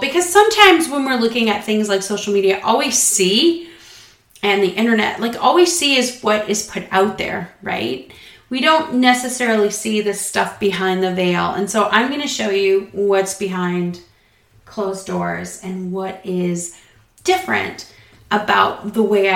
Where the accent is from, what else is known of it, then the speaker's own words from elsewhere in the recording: New Hampshire, United States; born there; And they were from Puerto Rico and I was born in the White Mountains of New Hampshire.